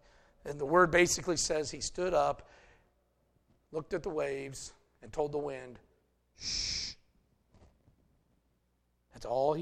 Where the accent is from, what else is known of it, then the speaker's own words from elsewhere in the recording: United States; we grew up here in Morrow County. We had what? There were three total black kids in the school system in this county at that time.